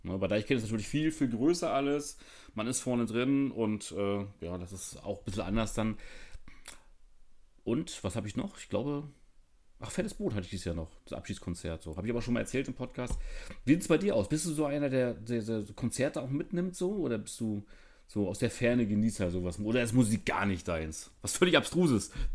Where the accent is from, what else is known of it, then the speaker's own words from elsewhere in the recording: Mecklenburg-Vorpommern, Germany; Ich bin ja auch aus dem hohen Norden bei mir. Ich bin aus Mecklenburg